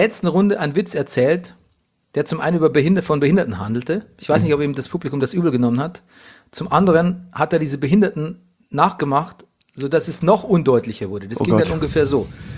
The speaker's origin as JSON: {"language": "German", "region": "Bavaria", "country": "Germany", "said": "ich mag ja den bayerischen Dialekt, ich mag meine Heimat, ich bin gerne Bayer."}